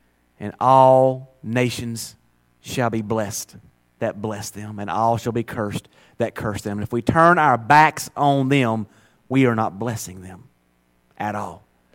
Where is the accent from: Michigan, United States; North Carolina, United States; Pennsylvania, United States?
North Carolina, United States; Stacey; born there; but I was born in Stacey, North Carolina. I mean, man, I come from southern cotton mill, poor people.